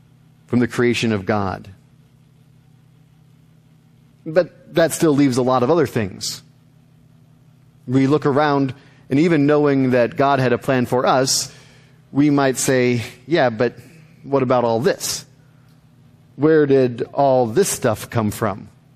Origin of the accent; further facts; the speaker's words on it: New Jersey, United States; No, I claim here. I grew up in New Jersey or wherever.